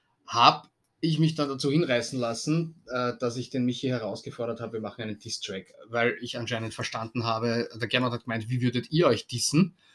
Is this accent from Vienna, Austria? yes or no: yes; Vienna, Austria; über wen anderen herziehen, das ist relativ leicht als Wiener sowieso.